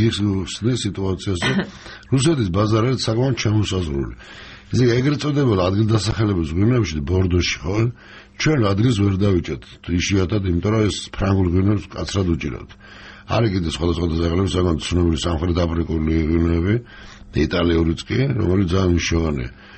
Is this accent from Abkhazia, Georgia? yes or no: yes; Abkhazia, Georgia; მე თან აფხაზეთიდან ვარ